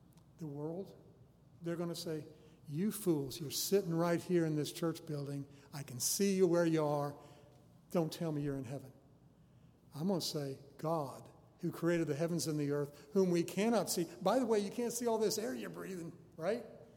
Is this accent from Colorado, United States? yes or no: yes; Denver, Colorado, United States; born there; I mean, they say I was born in Denver back in 1953, but I don't remember the birth.